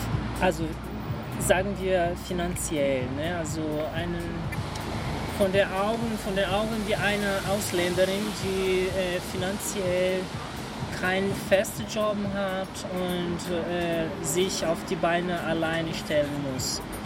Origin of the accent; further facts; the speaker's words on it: Brazil; German is a second language; Ich habe nur diese Furore für was ich trage als Flagge, als Brasilianerin.